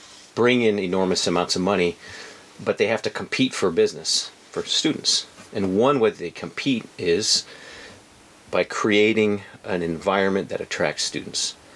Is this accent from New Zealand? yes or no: no; Germany; moved away as an adult; now in United States; Even though I have American last name and an American accent, I grew up in Germany.